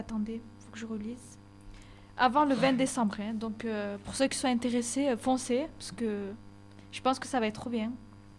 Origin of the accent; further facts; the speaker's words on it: Digne, Provence-Alpes-Côte d'Azur, France; Moi, je suis de Digne, donc je vais être là.